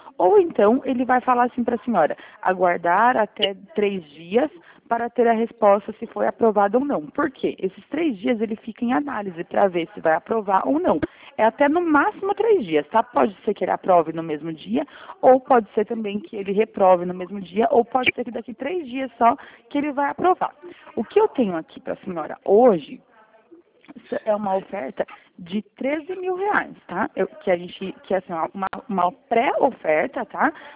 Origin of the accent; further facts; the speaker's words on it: São Roque, São Paulo, Brazil; 53. Sou de São Roque, interior de São Paulo.